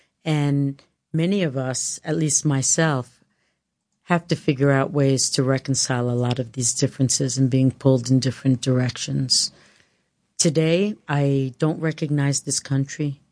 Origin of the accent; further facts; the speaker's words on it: Queens, New York, United States; Growing up in Queens, Richmond Hill, Queens, going to Jamaica schools, you know, Queens is very diverse.